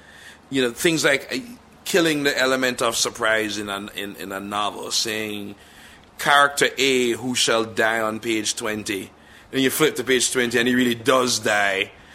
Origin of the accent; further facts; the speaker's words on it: Jamaica; Growing up in Jamaica, the bulk of the literature books you read are Victorian.